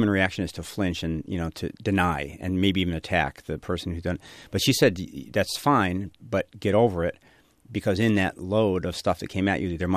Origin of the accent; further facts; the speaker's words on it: Chicago, Illinois, United States; We grew up on the South Side and went to Catholic schools.